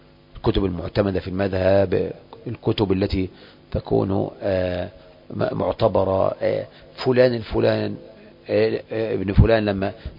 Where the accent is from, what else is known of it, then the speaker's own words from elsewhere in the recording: Lower Egypt, Egypt; حتى عندنا في مصر ما يكون في الصعيد من ألفاظ قد لا يكون هو الذي عندنا في بحري